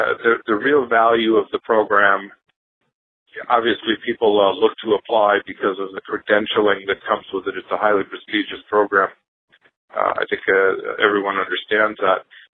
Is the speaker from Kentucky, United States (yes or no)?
no; Michigan, United States; when I go down into Texas to do business as an American from Michigan going to Texas.